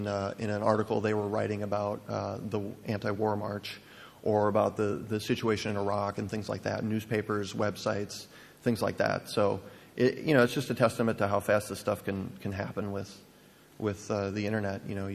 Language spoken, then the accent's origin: English; Wisconsin, United States; I put it next to my hometown in Wisconsin, which is 2,500 people